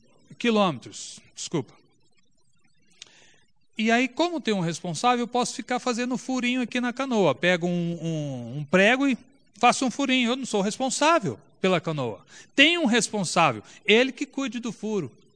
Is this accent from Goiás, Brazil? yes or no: yes; Rubiataba, Goiás, Brazil; Aliás, quando garoto, foi um pessoal de Jundiaí lá em Rubiataba